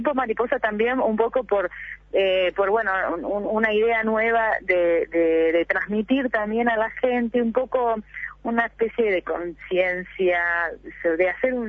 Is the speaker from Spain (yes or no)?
no; Argentina; con un rol que era muy cercano por de donde vengo yo, desde Argentina